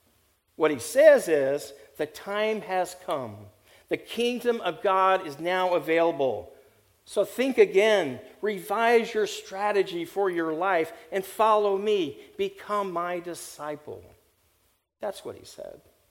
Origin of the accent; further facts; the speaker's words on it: California, United States; I've been to Paris, but I'm not a Parisian. I'm a Californian and proud of it.